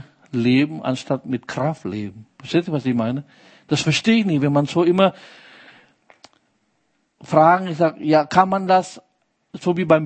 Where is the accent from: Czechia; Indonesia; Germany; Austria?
Indonesia; Meine Indonesien, wo ich herkomme, das größte muslimische Land der Welt